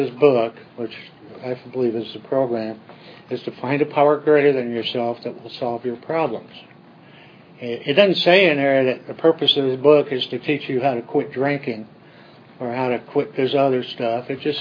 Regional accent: Cleveland, Ohio, United States; I was born in Cleveland and brought up there.

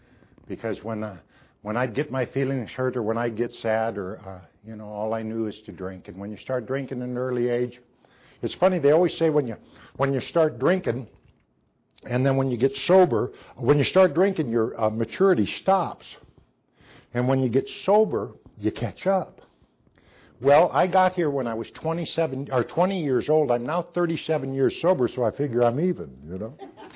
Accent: Davenport, Iowa, United States; I was raised in Davenport, Iowa, but I drank for some other reasons too.

